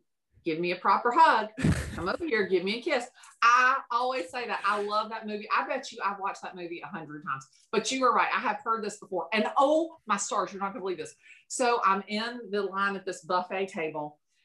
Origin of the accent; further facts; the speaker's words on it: Chattanooga, Tennessee, United States; also born or lived in Atlanta; You know, I'm from the South. I'm from Atlanta. Well, I'm originally from Chattanooga, which is like 121 miles north of Atlanta. So I'm originally from Chattanooga